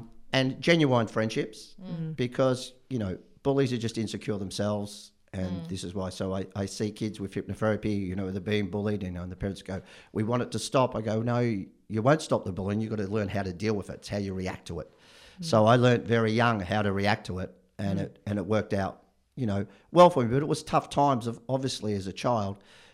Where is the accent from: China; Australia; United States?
Australia; Colac, Victoria; Yeah, I'm from Colac, and my dad was a bit of a sports hero down there